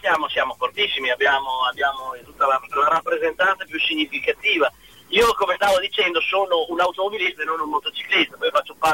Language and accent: Italian; Bazzano, Emilia-Romagna, Italy; Io purtroppo, che non sono neanche porrettano, perché io sono di Bazzano